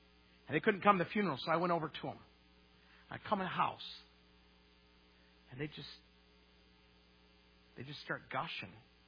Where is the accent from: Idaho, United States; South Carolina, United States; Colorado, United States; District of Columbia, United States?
Idaho, United States; would have my parents over and we'd eat roast beef and mashed potatoes because we're from Idaho.